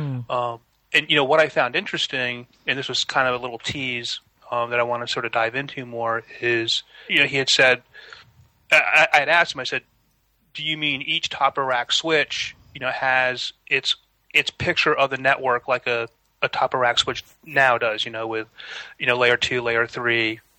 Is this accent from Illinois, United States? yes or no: no; Syracuse, New York, United States; Syracuse, New York.